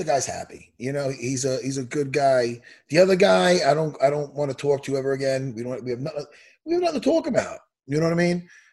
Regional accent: New York, United States; One time, I did this thing at the St. Raphael's church over here in Long Island, here in my hometown.

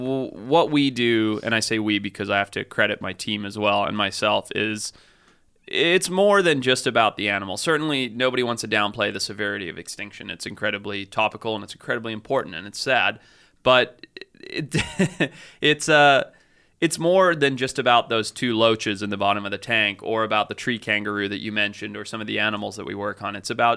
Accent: Zimbabwe; growing up where I grew up in Zimbabwe

